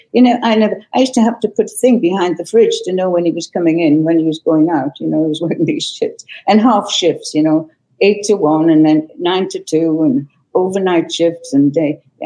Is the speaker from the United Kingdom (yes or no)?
yes; Morpeth, North East England, United Kingdom; born there; I was born in Morpeth. I don't know if you know Morpeth. It used to be the capital of Northumberland at one time, but it isn't now.